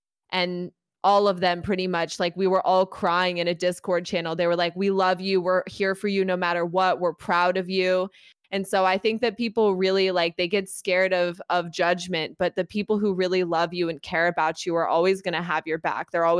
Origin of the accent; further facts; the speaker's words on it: Midwest, United States; you know, I grew up in the Midwest. I'm not used to this. I don't feel safe.